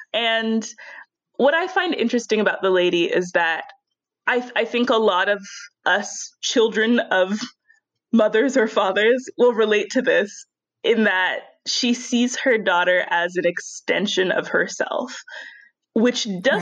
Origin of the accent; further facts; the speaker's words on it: United States; born there; being a woman and being Black and being disadvantaged in those ways, but also in being American born, you know, and realizing that what I was taught about my country growing up